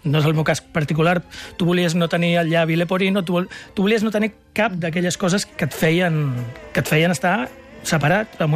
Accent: Sant Boi de Llobregat, Catalonia, Spain; Vaig recordar totes les olors de la meva infància, l'olor com escaiola mullada que feien els carrers del meu poble quan jo era petit

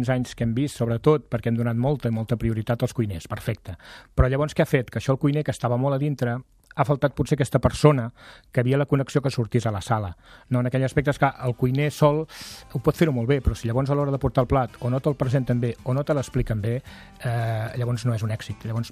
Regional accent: Santa Pau, Catalonia, Spain; És el meu poble, per mi és meravellós, i és un poble que està dintre el casc antic del poble, històric, parc natural, dintre la fageda, Santa Pau

